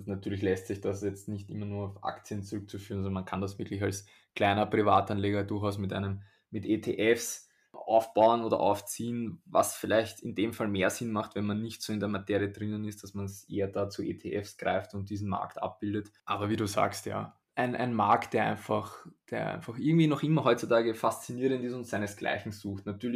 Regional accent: Austria; Ich als Österreicher

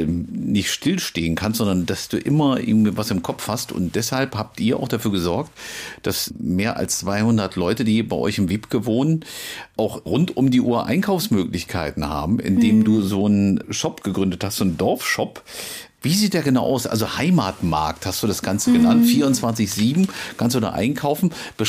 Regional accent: Lower Saxony, Germany; now in Halle, Germany; Bei euch das Ländliche, das erinnert mich auch so an die Zeit, da wo ich aufgewachsen bin, aus Friesland.

